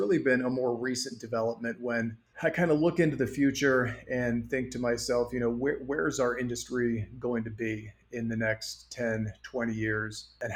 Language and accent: English; San Francisco, California, United States; I grew up in San Francisco, sort of a throwback to the old hippie days when I was there in the 80s.